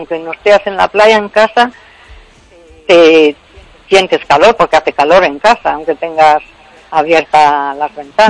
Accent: Vigo, Galicia, Spain; la de Vigo, que tengo llamado

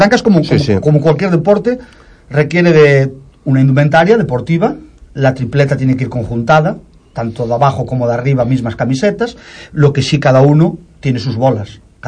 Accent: Oleiros, Galicia, Spain; De Oleiros, de Santa Cruz.

